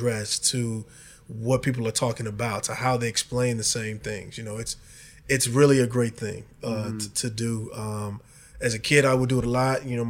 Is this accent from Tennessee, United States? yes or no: no; Evanston, Illinois, United States; also born or lived in Chicago; I was raised in Evanston, born on the South Side, and pretty much, like, I don't say a lot of people, but like some folks, was moved around with my family, and then my family settled in Evanston.